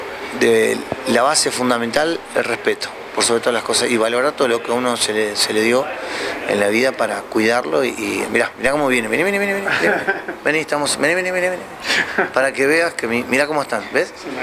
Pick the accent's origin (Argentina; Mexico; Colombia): Argentina; como argentino me gusta ser representativo, representar a mi país